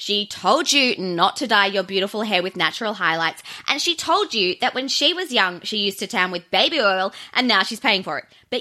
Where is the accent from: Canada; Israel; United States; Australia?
Australia; because I'm Australian, I'm a bogan